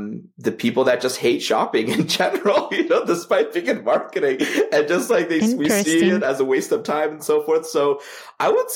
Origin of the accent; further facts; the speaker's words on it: Canada; I would say poutine because I'm Canadian.